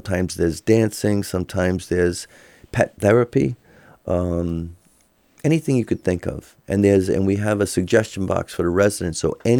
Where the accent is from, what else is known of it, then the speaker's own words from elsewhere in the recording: Narragansett, Rhode Island, United States; now in Mystic, United States; I personally live in Mystic, and this whole shoreline. I grew up when I was a kid. I grew up in Narragansett during the summers, mm-hmm. right near Point Judith, right near the lighthouse.